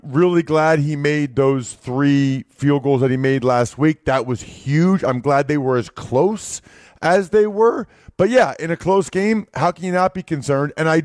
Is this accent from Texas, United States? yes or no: no; Reading, Pennsylvania, United States; I'm 23 years old. I'm from Reading. That's 7 cases of Yingling.